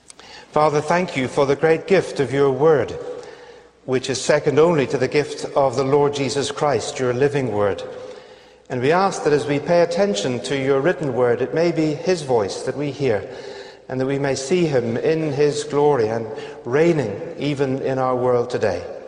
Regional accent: Northern Ireland, United Kingdom; accent: Northern Irish; and now you have to get used to my Northern Irish accent. I'm just telling you that so you don't spend the rest of the sermon wondering where I come from.

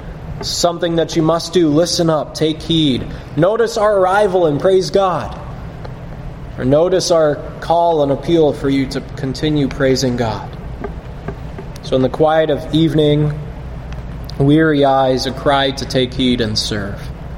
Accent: New England, United States; I guess I'm from New England, so this would be a little more to me

